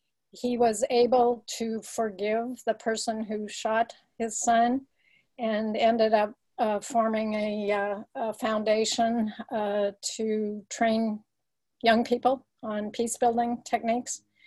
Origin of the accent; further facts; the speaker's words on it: California, United States; So I'm from the San Francisco Bay Area, which is Ohlone territory.